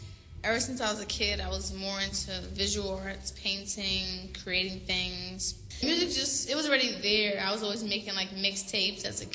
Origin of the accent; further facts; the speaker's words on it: New York City, New York, United States; So yeah, I mean, I'm exposed to a lot growing up in New York City.